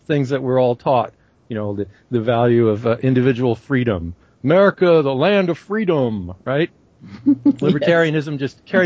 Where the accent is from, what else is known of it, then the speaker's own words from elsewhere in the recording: the South, United States; Well, first place, I grew up in the South. My mother was a woman of Southern heritage. My father of German extraction.